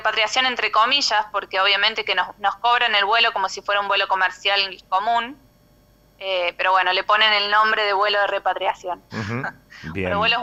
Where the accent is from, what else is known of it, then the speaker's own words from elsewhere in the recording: Córdoba, Argentina; O sea, nosotros somos de Calamuchita y tuvimos que venirnos a Punilla.